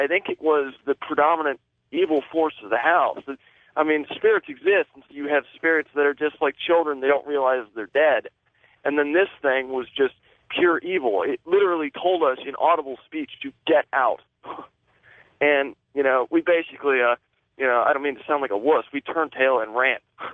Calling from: Cleveland, Ohio, United States; I'm calling from Cleveland, Ohio.

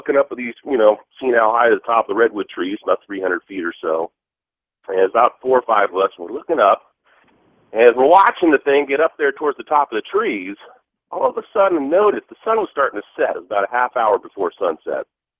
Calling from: California, United States; Yeah, I'm calling from Santa Cruz Mountains up here.

